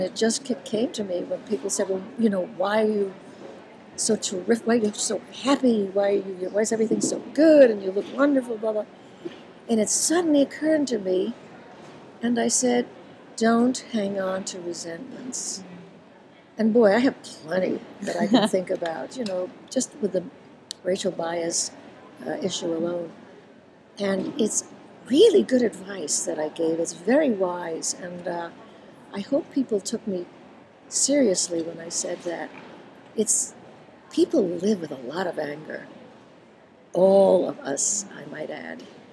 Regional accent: Puerto Rico; born there; It's about my life from the time I was born in Puerto Rico to the time right now, actually.

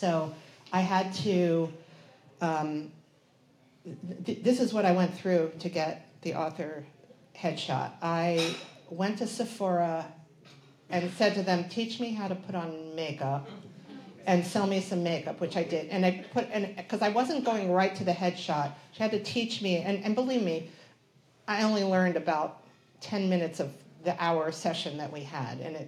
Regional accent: New Jersey, United States; accent: New Jersey; I'm from New Jersey, and I have a strong New Jersey accent, and we decided we needed a professional.

